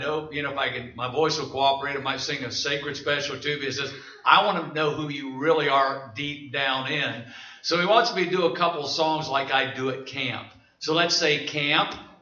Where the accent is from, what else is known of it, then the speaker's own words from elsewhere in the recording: Indiana, United States; We started in Connersville, Indiana. I grew up in Indiana